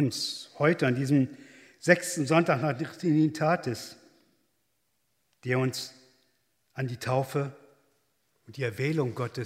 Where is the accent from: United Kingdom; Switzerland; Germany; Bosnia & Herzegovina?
Germany; ich komme aus Good Old Germany und bin einer der diesjährigen Austauschstudenten aus Deutschland.